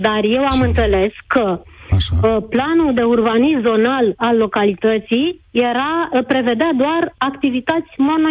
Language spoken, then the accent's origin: Romanian; Bucharest, Romania; Eu sunt din București și am fost la toate protestele din 2013.